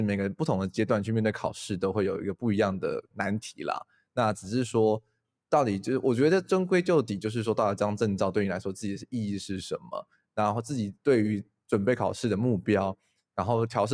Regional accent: Taiwan; 我自己觉得我们台湾人其实蛮不会安慰朋友的啦

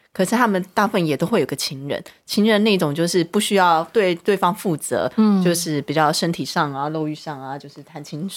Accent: Paris, Île-de-France, France; 我是巴黎人。

